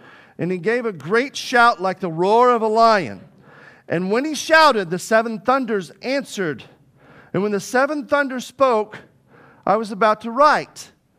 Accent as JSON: {"language": "English", "region": "Arkansas", "country": "United States", "tie": "born or raised there", "said": "Yeah, I grew up in Arkansas."}